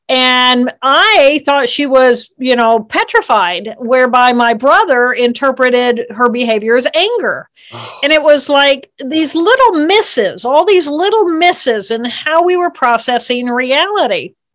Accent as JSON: {"language": "English", "region": "Indiana", "country": "United States", "tie": "born or raised there", "said": "So I was, I grew up in Indiana"}